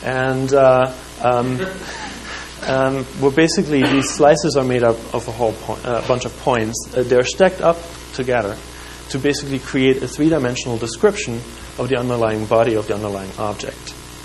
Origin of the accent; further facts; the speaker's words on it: Germany; moved away as an adult; now in Canada; another step as to have less reasons for me to return to Germany, I guess.